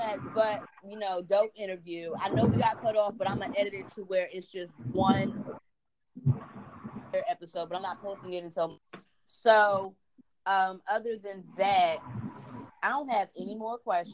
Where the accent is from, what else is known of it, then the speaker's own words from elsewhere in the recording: New Jersey, United States; Oh, I live in Jersey. Like, I'm from Jersey. Like, I'm a up northeastern.